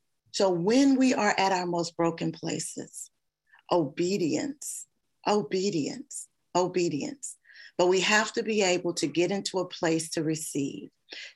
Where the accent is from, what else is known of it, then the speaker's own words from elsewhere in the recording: Kentucky, United States; I'm from Kentucky. My family is safe.